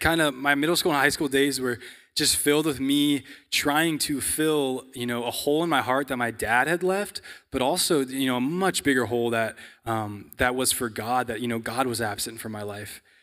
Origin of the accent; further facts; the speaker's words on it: La Grande, Oregon, United States; I'm from La Grande, Oregon, which is Northeast Oregon.